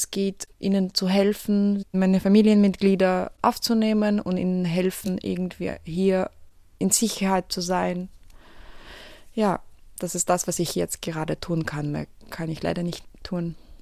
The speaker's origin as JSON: {"language": "German", "country": "Ukraine", "first_language": "Ukrainian", "second_language": "German", "said": "Ich spreche Ukrainisch. Ich spreche auch Russisch, aber meine Muttersprache ist eigentlich Ukrainisch."}